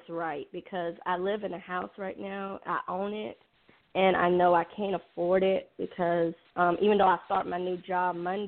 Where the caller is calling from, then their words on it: Atlanta, Georgia, United States; I'm calling from Atlanta, Georgia